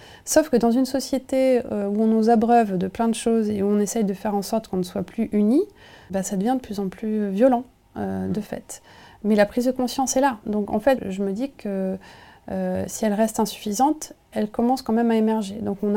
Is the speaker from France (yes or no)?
yes; Nevers, Bourgogne-Franche-Comté, France; J'ai grandi en Bourgogne, à Nevers, un endroit où il n'y avait pas trop de, pas trop de maisons. Ça s'est construit. J'ai vu l'urbanisation.